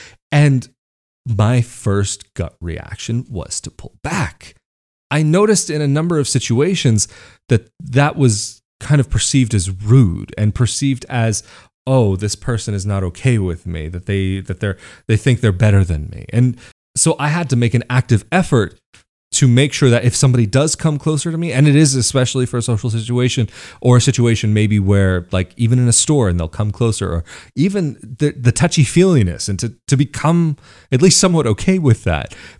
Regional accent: United States; And especially like growing up in the States, again, we grow up with this idea of your personal bubble.

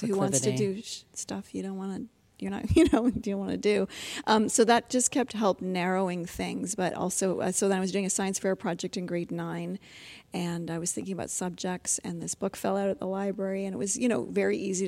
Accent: Ontario, Canada; Yeah, so I was raised in Ontario, just, like, pretty classic middle class, you know, and went to school and did all that.

